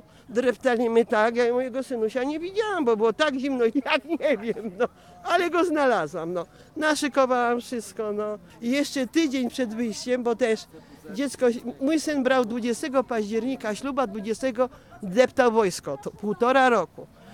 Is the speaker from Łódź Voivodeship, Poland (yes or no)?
yes; Sieradz, Łódź Voivodeship, Poland; Jestem rodowitą sieradzanką